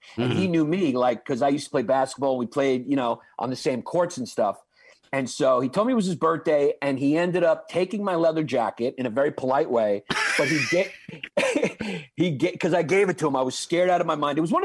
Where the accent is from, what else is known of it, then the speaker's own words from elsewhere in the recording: New York City, New York, United States; Yeah, I grew up in Brooklyn.